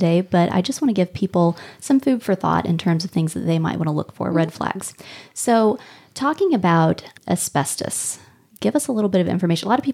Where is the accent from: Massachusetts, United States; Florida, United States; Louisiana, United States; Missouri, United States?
Missouri, United States; Bonne Terre; I'm from St. Francis County. I mm-hmm. grew up in Bon Terre, Missouri, right over a lead mine.